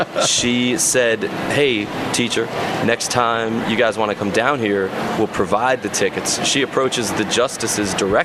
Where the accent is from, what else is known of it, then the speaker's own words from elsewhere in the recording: New Orleans, Louisiana, United States; But yeah, I moved there from New Orleans.